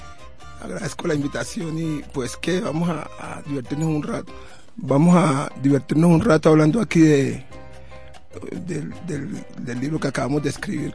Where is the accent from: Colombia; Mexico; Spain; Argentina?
Colombia; Buenaventura, Valle del Cauca; also born or lived in Cali; now in Pasto, Colombia; yo soy de Buenaventura, viví mucho tiempo en Cali, ya tengo familiares, pero también tengo familiares en Tumaco.